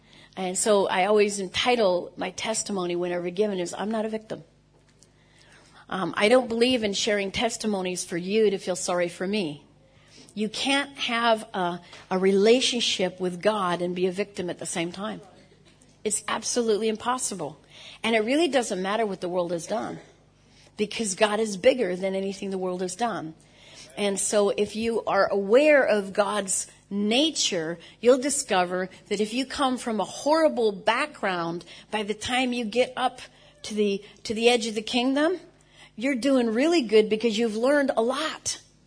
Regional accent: United States; As you can probably tell, I'm American.

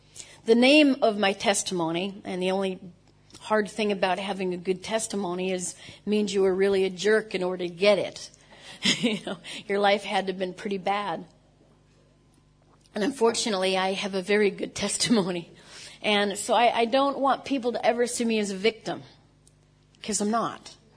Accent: United States; As you can probably tell, I'm American.

